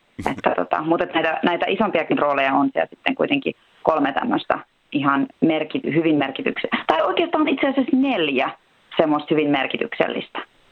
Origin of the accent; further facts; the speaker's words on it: Turku, Southwest Finland, Finland; also born or lived in Pori / United States; siis kävin syntymässä Porissa, mutta muutin käytännössä Turkuun sitten 3-vuotiaana ja siitä asti, niin kun, paitsi sitten nämä Amerikan vuodet, niin on ollut kyllä Turussa.